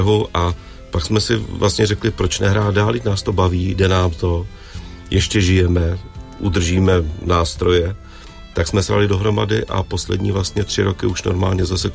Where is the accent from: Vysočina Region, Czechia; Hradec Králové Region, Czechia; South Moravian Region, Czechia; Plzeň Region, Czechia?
Plzeň Region, Czechia; Plzeň; No my pocházíme z Plzeň.